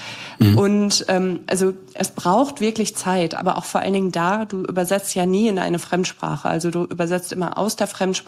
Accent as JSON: {"language": "German", "country": "Germany", "said": "Ich meine, was für eine Hitze? Ich komme aus Nordwestdeutschland."}